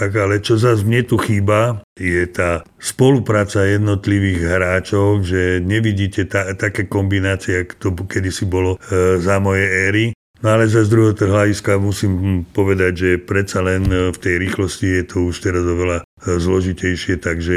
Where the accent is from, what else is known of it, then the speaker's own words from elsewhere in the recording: Banská Bystrica, Banská Bystrica Region, Slovakia; also born or lived in Ružomberok; keď som bol býval v Banskej Bystrici